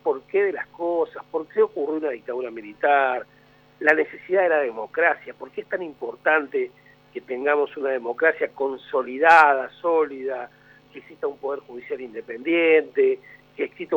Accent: Córdoba, Argentina; yo soy cordobés

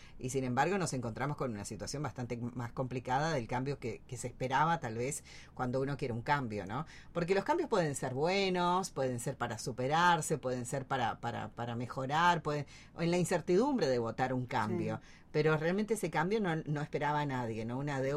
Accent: Argentina

